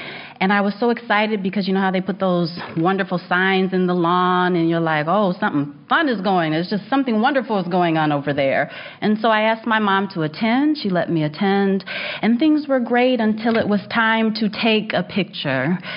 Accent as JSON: {"language": "English", "town": "Kalamazoo", "region": "Michigan", "country": "United States", "tie": "born or raised there", "also_born_or_lived": "Ann Arbor", "said": "I was born and raised in Kalamazoo. I love Kalamazoo. It's such a special place. I've been in Ann Arbor for the past 17 years, but it's so good to be back."}